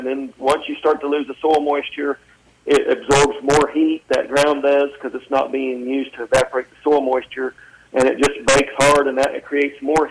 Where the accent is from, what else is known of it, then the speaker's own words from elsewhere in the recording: Buffalo, New York, United States; When I, growing up in Buffalo, working with the farmers, I always had a farm job.